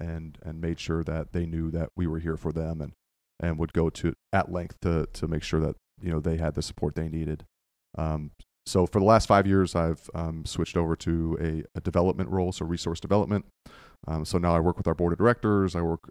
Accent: Virginia, United States; moved away as an adult; now in Florida, United States; So I moved down to Florida from Virginia. I grew up in Northern Virginia and came down here because I wanted to be a teacher.

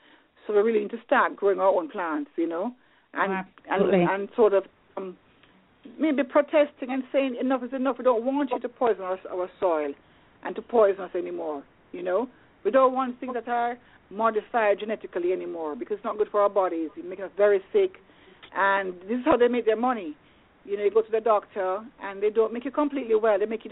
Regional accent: Jamaica; I tend to buy lime because I'm from Jamaica. I'm used to limes

